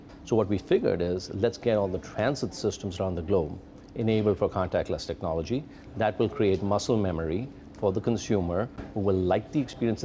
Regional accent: India; moved away as an adult; I grew up in India. I went to school there, I went undergrad there, I worked with a family business there.

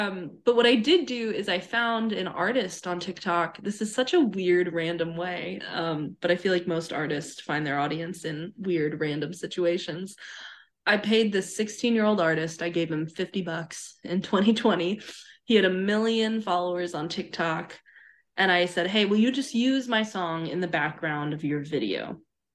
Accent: Columbia, South Carolina, United States; now in Nashville, United States; I'm from Columbia, South Carolina, more specifically, Brentwood, which is a tiny town just outside of Columbia.

